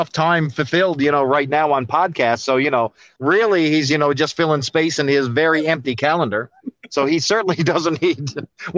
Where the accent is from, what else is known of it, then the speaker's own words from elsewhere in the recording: Canada; which is great to see as a Canadian.